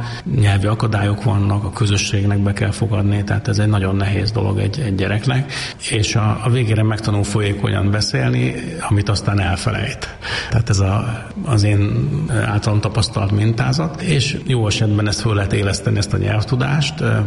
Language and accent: Hungarian; Hungary; lehetünk büszkék arra, hogy mi magyarok vagyunk, és hogy ez a kultúra, ez a miénk.